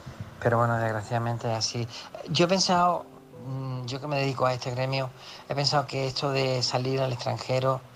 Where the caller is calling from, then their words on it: Málaga, Andalusia, Spain; de Málaga.